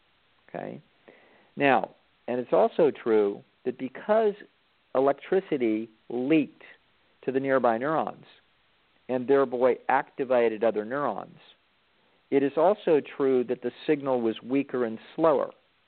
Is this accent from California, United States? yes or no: yes; Sacramento, California, United States; because I'm from Sacramento area, and so I've got a soft spot in my heart for the Sacramento Kings.